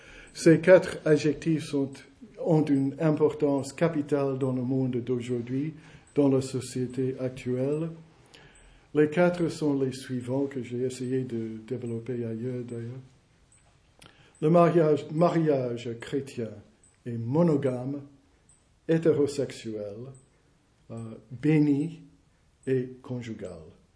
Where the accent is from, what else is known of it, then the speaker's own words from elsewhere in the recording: United States; now in France; Chez nous, aux États-Unis, l'État reconnaît les mariages faits à l'